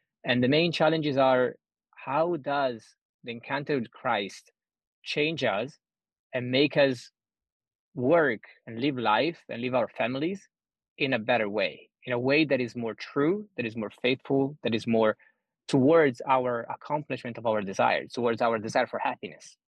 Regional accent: Italy; moved away as an adult; now in New York, United States; I came from Italy to New York 12 years ago after getting married. And I had encountered the movement in Italy, in Milan, where the movement was founded.

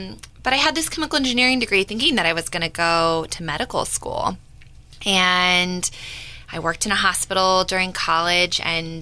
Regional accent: Reno, Nevada, United States; I'm from the Reno, Lake Tahoe area. I went to school at UNR for college

